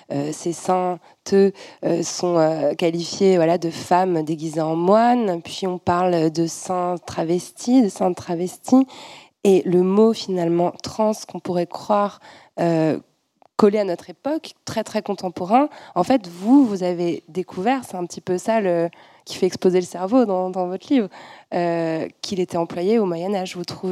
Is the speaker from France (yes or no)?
yes; Orléans, Centre-Val de Loire, France; J'en sais quelque chose, j'ai grandi à Orléans.